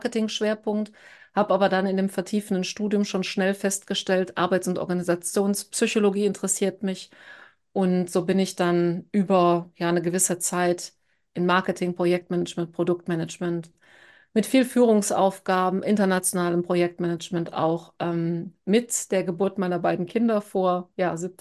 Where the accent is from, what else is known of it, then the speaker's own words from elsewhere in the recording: Rhineland, Germany; Also ich stamme tatsächlich ja aus dem Rheinland und bin nie wirklich länger da rausgekommen. Und ja, habe ganz normale Kindheit auf dem Land hier gehabt